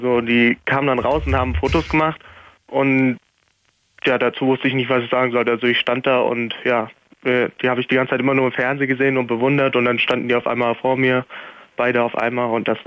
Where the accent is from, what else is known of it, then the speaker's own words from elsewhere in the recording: Heidelberg, Baden-Württemberg, Germany; born there; Und wir kommen gebürtig aus Heidelberg